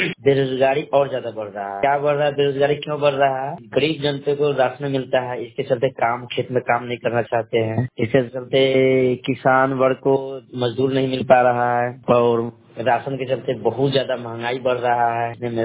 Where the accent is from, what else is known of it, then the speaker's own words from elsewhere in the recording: Shahbazpur, India; मैं शाहबाजपुर ग्राम के रहने वाला हूँ।